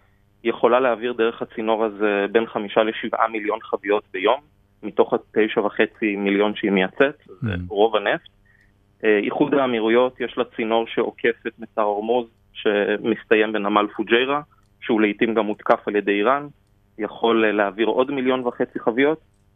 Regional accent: Haifa, Haifa District, Israel; אין לי מידע מיוחד, אני חיפאי, אני רואה את זה מהחלון

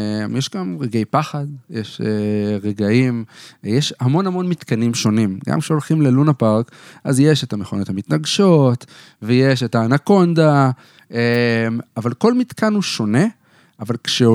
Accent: Katzrin, Northern District, Israel; שאני גדלתי בקצרין, במקום הכי קרוב שלי לפסיכומטרי היה בקריות

